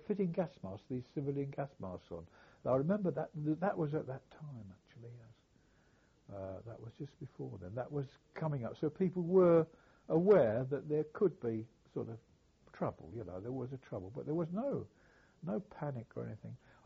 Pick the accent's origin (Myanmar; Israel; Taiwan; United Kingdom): United Kingdom; England; I'm English, I'm British